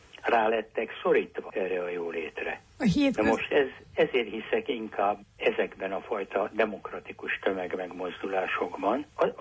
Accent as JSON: {"language": "Hungarian", "country": "Hungary", "tie": "born or raised there", "said": "Hát egyrészt, mert bátorkodom magyarnak lenni. Mert ebben a kultúrában nőttem föl, és mert egy-két zsetonom volt, nem sok, de egy-két zsetonom volt abban, hogy ebben az országban normális, tűrhető, demokratikus állapotok legyenek."}